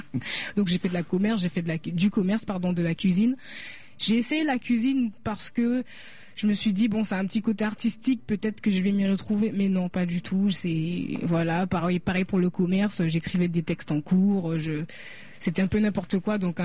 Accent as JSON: {"language": "French", "town": "Paris", "region": "Île-de-France", "country": "France", "tie": "born or raised there", "said": "Je suis consciente d'être caribéenne, mais j'ai enrichi ma culture en grandissant à Paris et en découvrant d'autres choses, simplement. Ouais. Donc j'ai grandi avec des Maghrébins, des Africains, il y avait de tout autour de moi."}